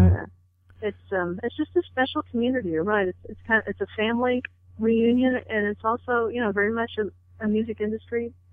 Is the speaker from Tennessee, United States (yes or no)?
no; Missouri, United States; I grew up in Missouri where, you know, it's a pretty big state.